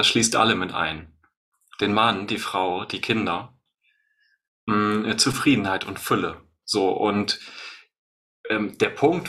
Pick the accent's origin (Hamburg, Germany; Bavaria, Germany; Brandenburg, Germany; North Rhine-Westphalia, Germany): Hamburg, Germany; Ja, hallo und moin aus Hamburg.